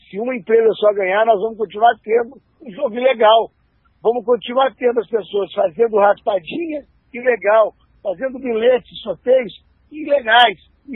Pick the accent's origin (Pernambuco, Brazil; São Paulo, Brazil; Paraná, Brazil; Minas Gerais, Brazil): Minas Gerais, Brazil; Sou de Minas Gerais, né?